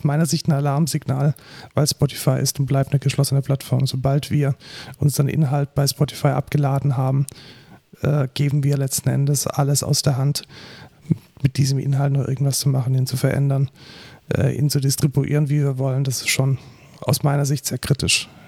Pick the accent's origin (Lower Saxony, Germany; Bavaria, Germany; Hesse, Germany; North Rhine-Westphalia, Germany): Bavaria, Germany; ich bin ja aus der Nähe von München